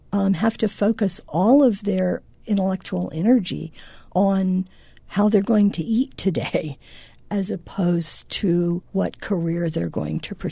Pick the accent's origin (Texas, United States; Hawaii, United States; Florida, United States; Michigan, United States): Florida, United States; I'm from Escambia County, and it hurt me to think of the community that I love as being really racist.